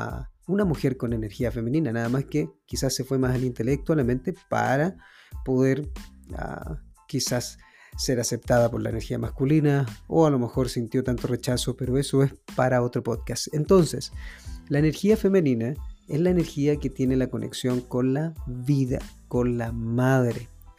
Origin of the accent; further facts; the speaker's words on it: Chile; soy chileno, nací en este lugar